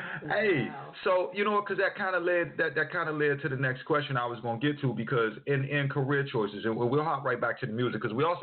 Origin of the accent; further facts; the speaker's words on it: United States; Over here, I'm American. I love the music.